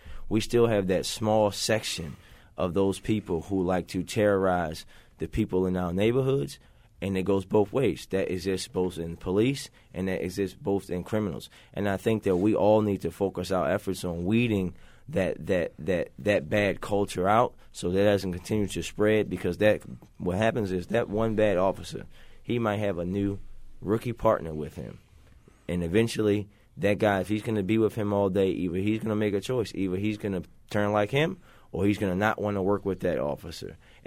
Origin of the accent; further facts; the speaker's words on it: Baltimore, Maryland, United States; when I was growing up in Baltimore, I couldn't stand on the corner of Park Heights and Cold Spring to go to Rite Aid for 3 minutes without a police officer coming up to me